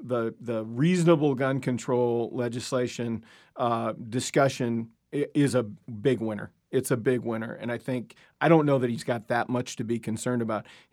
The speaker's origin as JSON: {"language": "English", "country": "Ireland", "said": "I'm Irish."}